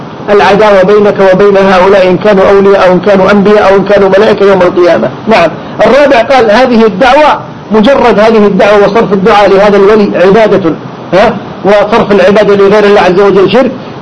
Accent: Kuwait; وحتى عندنا في الكويت الآن صار الناس يدعون إليها

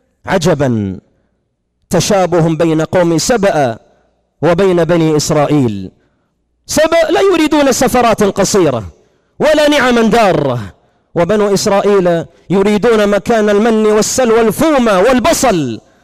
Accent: Saudi Arabia; لماذا عندنا في السعودية القول الفقهي واحد؟

